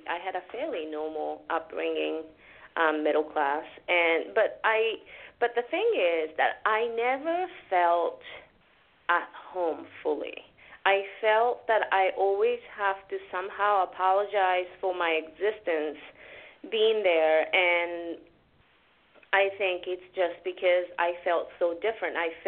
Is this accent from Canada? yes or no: no; Gunma, Japan; now in Brooklyn, United States; I'm from Gunma, which is about 2 hours north of Tokyo. So I grew up in a borderline kind of like suburb and rural area of Japan.